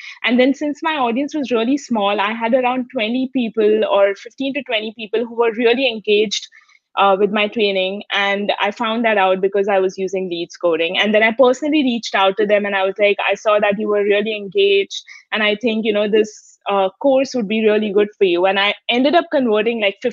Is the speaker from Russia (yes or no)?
no; India; moved away as an adult; now in United States; So it's a long story, but the short version is I moved to the US from India in 2015. So 5 years back for my second master's in sports management.